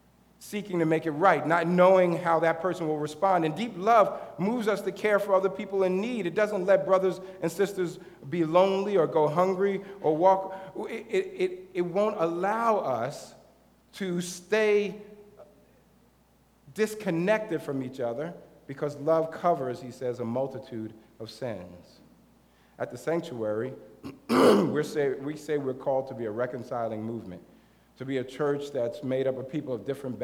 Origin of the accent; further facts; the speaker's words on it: New York, United States; now I'm from New York, so I'm thinking, it's a scam.